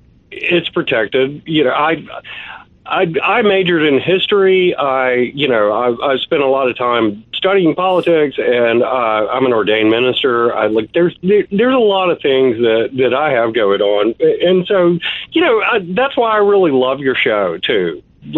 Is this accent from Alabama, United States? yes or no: yes; Birmingham, Alabama, United States; I grew up outside of Birmingham, Alabama